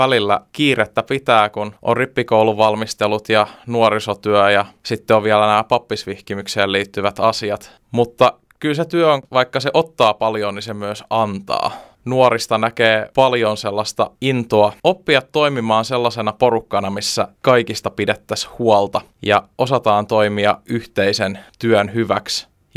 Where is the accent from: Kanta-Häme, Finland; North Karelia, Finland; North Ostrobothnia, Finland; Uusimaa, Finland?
Uusimaa, Finland; Helsinki; tuun Helsingistä